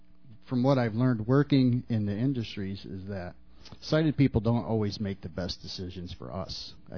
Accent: Binghamton, New York, United States; I'm from Binghamton, New York.

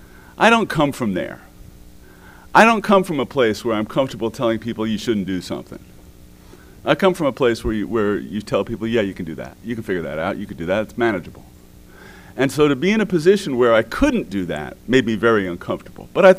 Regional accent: New York City, New York, United States; You know, when I grew up in New York City, and at that time everything just changed

